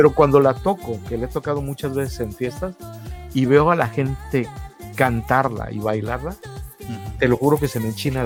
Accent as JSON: {"language": "Spanish", "town": "Acapulco", "region": "Guerrero", "country": "Mexico", "said": "Acapulco, yo soy de Acapulco y tiene una bahía."}